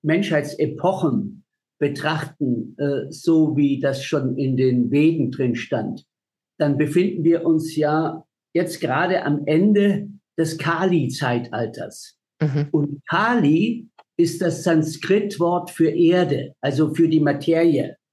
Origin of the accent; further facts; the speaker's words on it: Bavaria, Germany; born there; Ich bin in Bayern geboren, also es muss auch für die Bayern funktionieren.